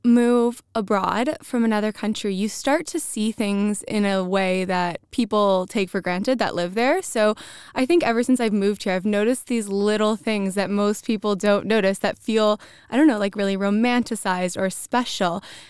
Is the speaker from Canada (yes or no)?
yes; Windsor, Ontario, Canada; now in Malmö, Sweden; So I'm from south of Toronto in Ontario. So yeah, I'm Canadian. I've lived there my whole life prior to living here.